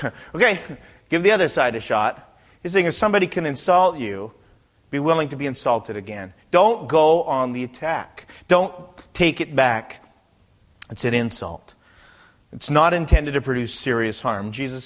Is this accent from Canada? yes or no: yes; Canada; now in United States; You know, the funny thing is, see, I'm Canadian.